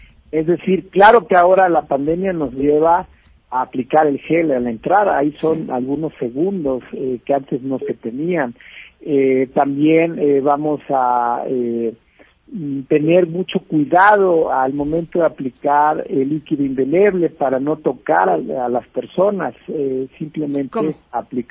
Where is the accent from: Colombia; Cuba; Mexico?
Mexico; vamos a estar utilizando como mexicanas y mexicanos ese día insumos de protección